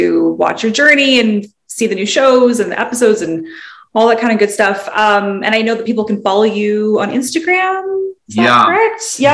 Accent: Canada; we were growing up in Canada, going to school

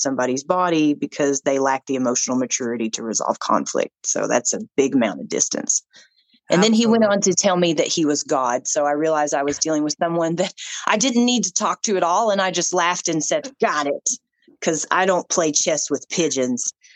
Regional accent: Dandridge, Tennessee, United States; I grew up in a very rural area. It's like Dandridge, Tennessee. It's just like the second oldest town in Tennessee.

